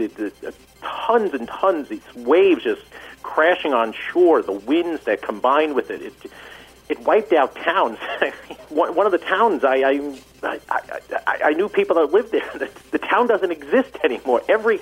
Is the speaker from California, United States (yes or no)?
no; New York, United States; I mean, I'm from New York, and when I was a kid, that's where we used to vacation.